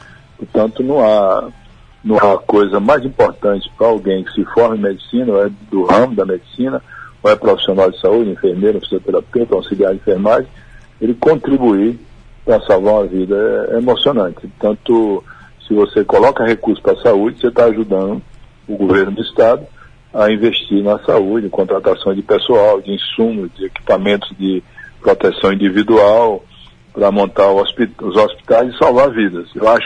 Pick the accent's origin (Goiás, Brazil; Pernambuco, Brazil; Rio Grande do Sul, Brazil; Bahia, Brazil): Bahia, Brazil; Rui Barbosa; eu sou muito humilde, tenho formação do interior, sou de Rui Barbosa